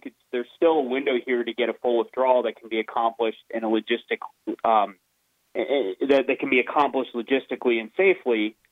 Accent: Arizona, United States; you have this congressman from my home state, Arizona, Ruben Gallego.

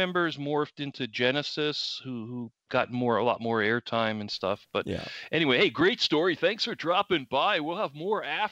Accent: Cleveland, Ohio, United States; I grew up in Cleveland, and we were … fans there practically before the Canadians.

